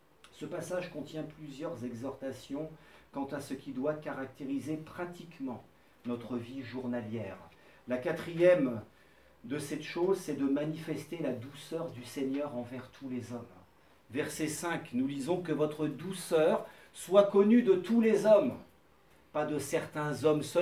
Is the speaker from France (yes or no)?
yes; France; Puis comme on est des Français, on va se réjouir de bien manger aussi.